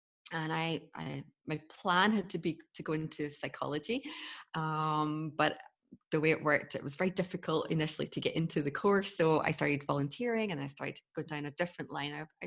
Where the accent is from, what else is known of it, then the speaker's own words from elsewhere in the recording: Scotland, United Kingdom; I grew up in Scotland